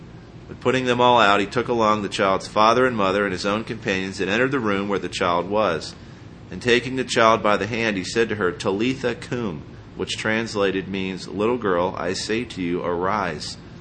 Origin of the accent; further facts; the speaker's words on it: Harrisburg, Pennsylvania, United States; Mike Gendron is in my hometown this morning, Harrisburg, Pennsylvania.